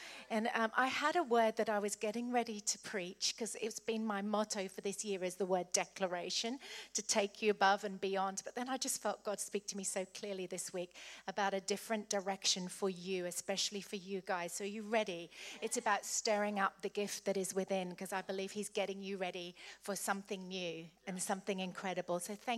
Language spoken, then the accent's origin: English; United Kingdom; because we're British, aren't we?